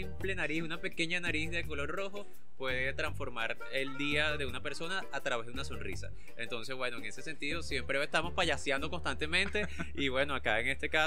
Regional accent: Venezuela; el carácter poético, emotivo, amoroso que nos caracteriza como venezolanos y venezolanas

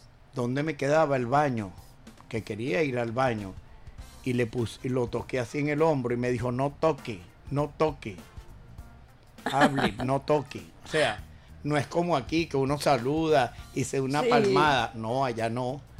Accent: Venezuela; para nosotros como venezolanos

